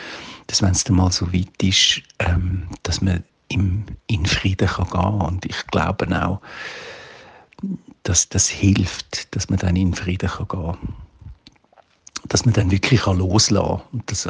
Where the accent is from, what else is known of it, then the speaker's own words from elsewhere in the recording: Zurich, Switzerland; ich bin 65, ich komme aus dem Kanton Zürich